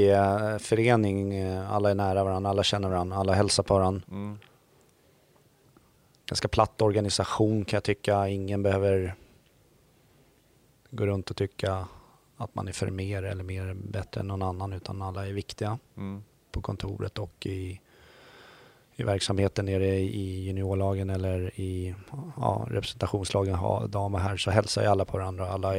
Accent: Haninge, Stockholm County, Sweden; Och jag är ju född och uppvuxen i Haninge, en arbetarkommun.

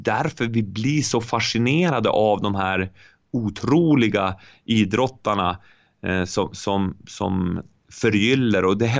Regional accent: Finland; När jag var yngre i Finland, jag hade målvaktstränare sedan jag var 8-9 år.

